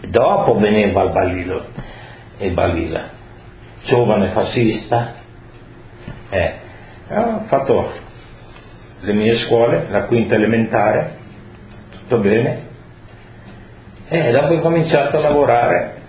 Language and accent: Italian; Friuli-Venezia Giulia, Italy; Io sono di Artemia, sono 23 km da provincia di Udine.